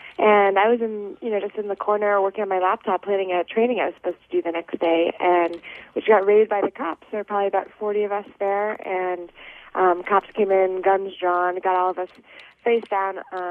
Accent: New York, United States; now in Washington, United States; You know, I grew up in New York and I live in D.C.

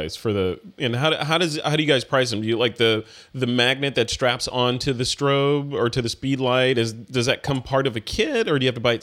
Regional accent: California, United States; I know, you know, I'm from Silicon Valley.

